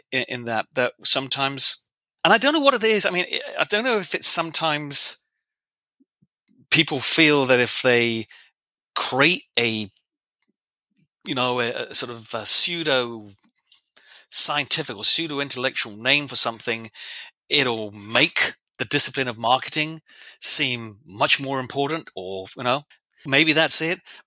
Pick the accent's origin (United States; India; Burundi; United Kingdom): United Kingdom; England; You know, I'm English. I'm British. We are so polite.